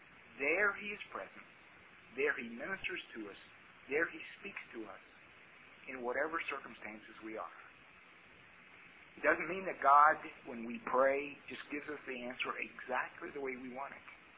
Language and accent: English; Kentucky, United States; born there; also born or lived in Hagerstown, Maryland / Page County, Virginia / Italy; I was born in Kentucky, and I lived 2 years, well, maybe a little bit more, known in Hagerstown, Maryland. And another chunk of my life in the Appalachian part of Virginia, one of those in Page County. Lived 13 years with my family in Italy.